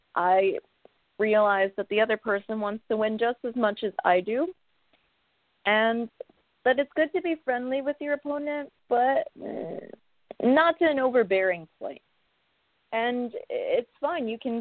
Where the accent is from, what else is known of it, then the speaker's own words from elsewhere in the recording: Astoria, New York, United States; Well, I was born in the Lower East Side, but I'm really from Astoria because I moved here when I was very small, and I've not left since, so.